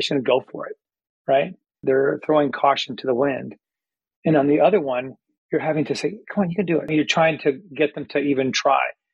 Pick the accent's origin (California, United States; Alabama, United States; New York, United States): California, United States; San Francisco; also born or lived in Houston, United States; So, like I said, I was born in San Francisco, and we moved to Houston for a while, and then we moved back to San Francisco.